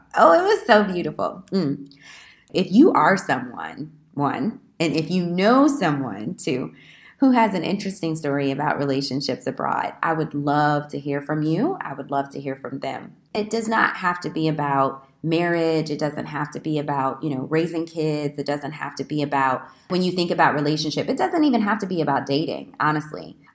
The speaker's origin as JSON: {"language": "English", "town": "Alton", "region": "Illinois", "country": "United States", "said": "I'm from Alton, Illinois. So even going back to Alton, I'm thinking, wow, it's been years since you've actually lived home."}